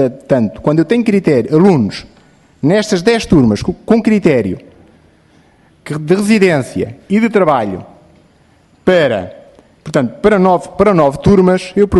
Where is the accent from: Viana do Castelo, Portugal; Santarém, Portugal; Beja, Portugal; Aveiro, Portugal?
Santarém, Portugal; Fátima; Eu nasci em Fátima, sempre vivi em Fátima